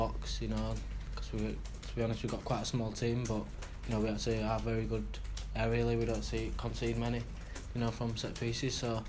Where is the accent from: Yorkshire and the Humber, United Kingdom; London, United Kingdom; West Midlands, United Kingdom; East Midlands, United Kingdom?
Yorkshire and the Humber, United Kingdom; Leeds; Obviously, I'm from Leeds, so I know a lot of my friends and stuff